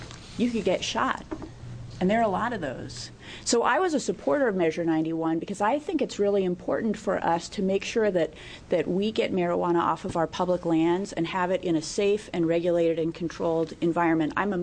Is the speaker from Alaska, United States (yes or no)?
no; Oregon, United States; I represent Lake Oswego in Southwest Portland, but I'm from Southern Oregon.